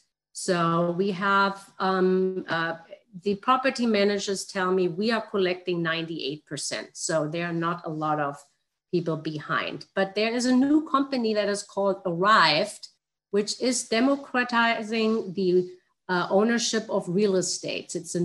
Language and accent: English; Germany; Europe, especially my hometown, Germany, is unfortunately suddenly not doing too good.